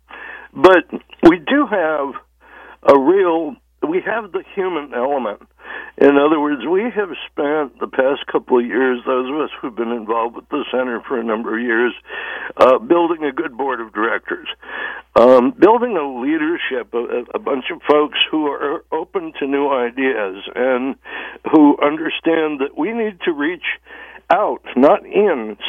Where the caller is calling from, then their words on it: Norwich, Connecticut, United States; I'm calling from Norwich, Connecticut.